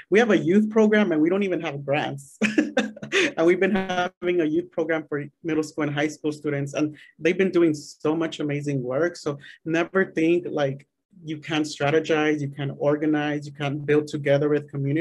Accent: Los Angeles, California, United States; I'm from Los Angeles and a lot of people think LA is like super LGBT accepting

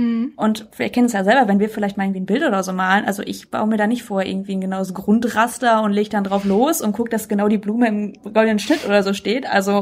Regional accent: Gelsenkirchen, North Rhine-Westphalia, Germany; Da, wo der Moviepark ist. Gelsenkirchen. Das fängt schon an Kirchhellen. Also in Kirchhellen, Dorfgymnasium.

